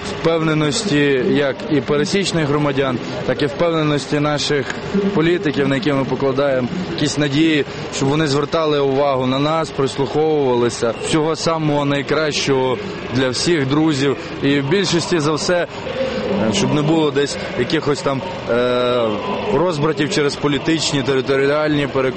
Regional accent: Lviv, Lviv Oblast, Ukraine; Я зі Львова.

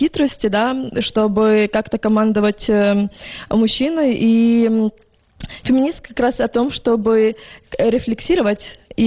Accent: Chervonohrad, Lviv Oblast, Ukraine; born there; Ну, я родилась в городе Червоноград. Это 70 километров от Львова.

